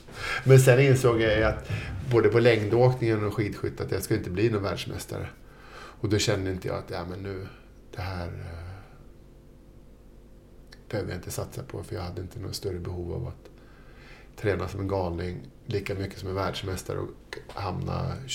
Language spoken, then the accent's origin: Swedish; Upplands Väsby, Stockholm County, Sweden; Jag är uppväxt i Upplands Väsby. Utanför Stockholm.